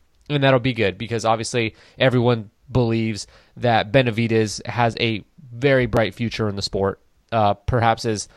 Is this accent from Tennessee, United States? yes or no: no; Los Angeles, California, United States; NBA champion for the LA Lakers, my hometown team.